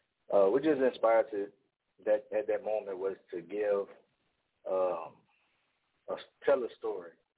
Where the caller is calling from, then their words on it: Opelousas, Louisiana, United States; Calling from Opelousas, Louisiana.